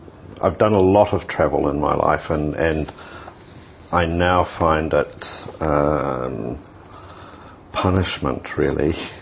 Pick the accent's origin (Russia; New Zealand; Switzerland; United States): New Zealand; Newmarket, Auckland; born there; I was born in Newmarket, so I haven't come far because I still live in Newmarket. Yeah. But I have lived overseas in Thailand for a year, and I worked in the United Arab Emirates for 5 years.